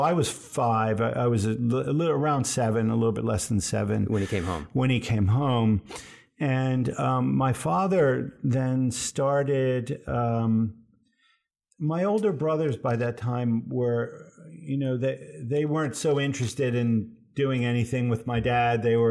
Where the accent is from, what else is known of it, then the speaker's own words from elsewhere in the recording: Absecon, New Jersey, United States; born there; Where I was born is a little town called Absecon.